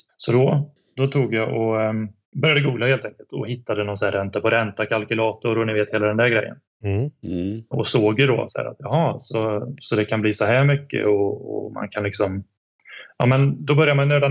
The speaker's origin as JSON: {"language": "Swedish", "region": "Västra Götaland County", "country": "Sweden", "said": "Jag är ju från Dalsland då."}